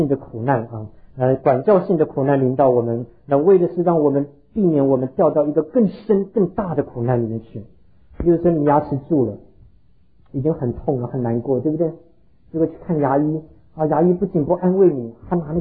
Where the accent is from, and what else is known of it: Taiwan; born or raised there